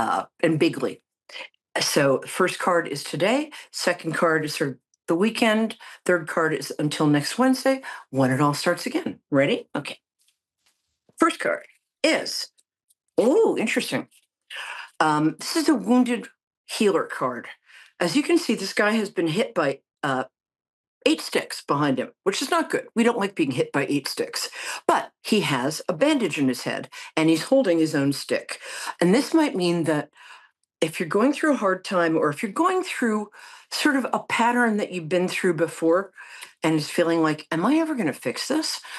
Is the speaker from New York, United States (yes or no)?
yes; New York, United States; I'm a New Yorker.